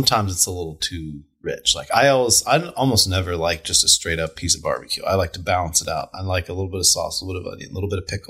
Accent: Austin, Texas, United States; So I grew up in Austin eating barbecue kind of around Austin.

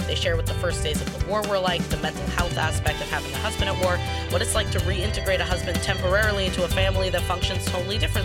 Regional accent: United States; As an American living in New York, I've had some unique experiences since the outbreak of the ongoing Israel-Hamas war

